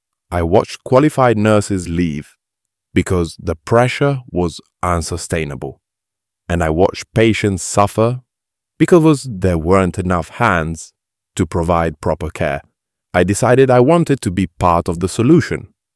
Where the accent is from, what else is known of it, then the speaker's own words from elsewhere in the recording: Edmonton Green, London, United Kingdom; I grew up in Edmonton Green